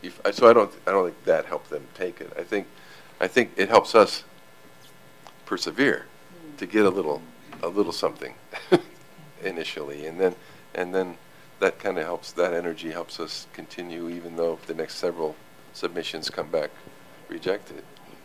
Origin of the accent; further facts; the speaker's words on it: Washington, United States; The dumb luck of my young publishing life was that I grew up in Washington State.